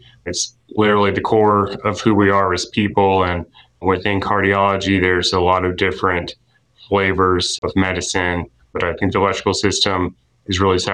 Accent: Asheville, North Carolina, United States; now in Wilmington, United States; I grew up in Asheville, but I've had family at this part of the state, so I'm over in Wilmington and a lot of family here, but back and forth across the state my whole life.

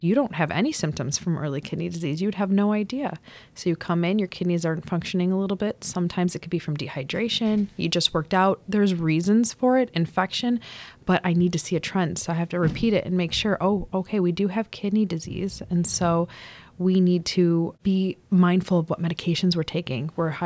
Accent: Frankfort, United States; I grew up in the Frankfort area. I've lived here almost my whole life.

